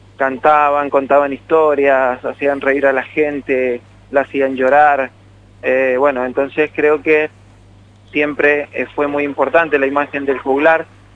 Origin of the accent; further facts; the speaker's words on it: Mendoza, Argentina; nos tenemos que cuidar un poco más como mendocinos